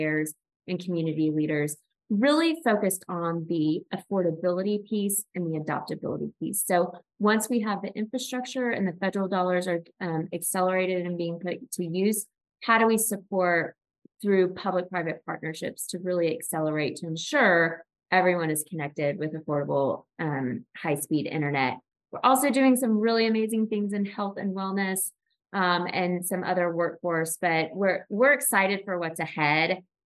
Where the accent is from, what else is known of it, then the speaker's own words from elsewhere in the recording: Enid, Oklahoma, United States; now in Arkansas, United States; Yeah, so I grew up in Oklahoma, and as I shared with April and many of my good friends, colleagues, and family hear me talk about this. So I was daughter of the mayor of Enid, Oklahoma, when I was growing up.